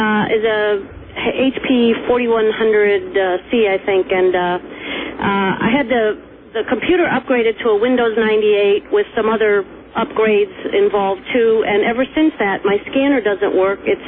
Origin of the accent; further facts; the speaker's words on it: Dannemora, New York, United States; Dannemora, New York.